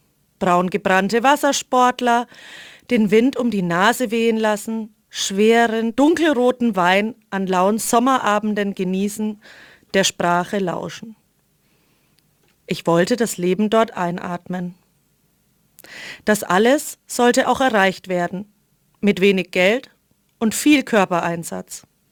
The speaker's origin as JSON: {"language": "German", "town": "Weißenburg", "region": "Bavaria", "country": "Germany", "tie": "born or raised there", "said": "ich rede hier von meiner Heimatstadt Weißenburg"}